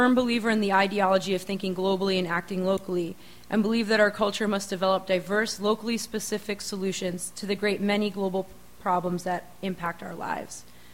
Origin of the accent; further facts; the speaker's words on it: Montville, Maine, United States; I come from Montville, Maine, which is bordering the town of Freedom, Maine